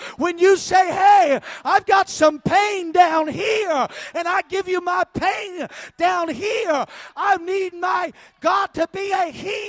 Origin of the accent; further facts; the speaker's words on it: Iowa, United States; because when I grew up, where I grew up in Iowa, there ain't a whole bunch happening.